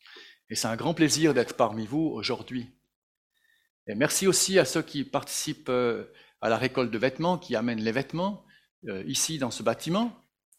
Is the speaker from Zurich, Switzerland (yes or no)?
no; Sion, Valais, Switzerland; also born or lived in Bern; j'ai grandi en Valais, à Sion, et puis ensuite de ça, je suis arrivé à Berne, où j'ai rencontré ma femme